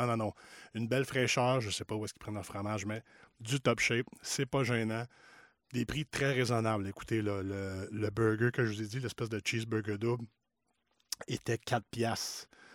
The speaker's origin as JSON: {"language": "French", "town": "Cowansville", "region": "Quebec", "country": "Canada", "said": "Même moi, là, je viens de Cowansville."}